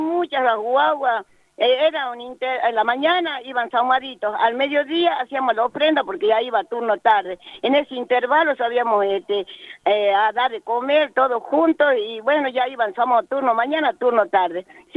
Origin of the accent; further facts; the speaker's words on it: Cieneguillas, Jujuy, Argentina; yo represento a La Puna, Salto Jujeña, soy de allá de Cieneguillas, departamento Santa Catalina, más conocida como la Laguna de Pozuelo.